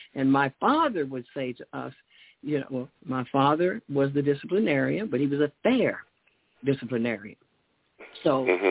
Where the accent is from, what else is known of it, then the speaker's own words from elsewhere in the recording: Chicago, Illinois, United States; If she was going to sacrifice, he would go, and he would go in from Chicago. I'm from Chicago.